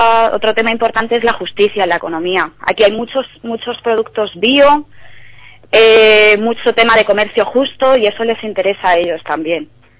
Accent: Spain; yo, por ejemplo, como española, la gente me pregunta, oye, ¿qué está pasando?

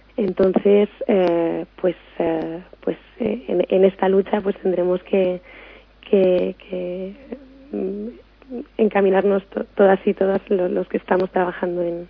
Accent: Spain; Porque yo como española, a mí nunca me meterían en un centro de detención

